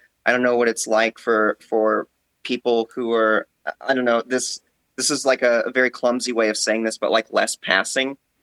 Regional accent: Houston, Texas, United States; because I grew up in Houston and on the side of Houston, the Clear Lake side, actually, where JSC is, Johnson Space Center.

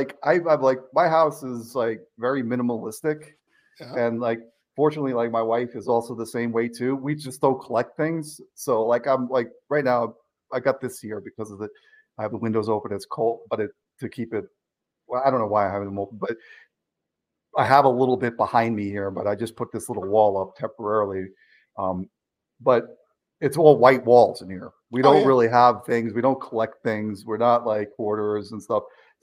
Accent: New York, United States; I mean, I grew up in New York, so is pizza junk food?

